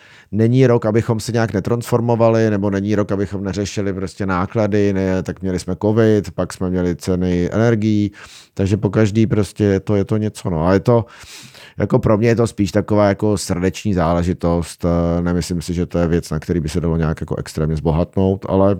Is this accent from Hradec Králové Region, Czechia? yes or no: no; Prague, Czechia; Na to, že jsem Pražák a narodil jsem se v Praze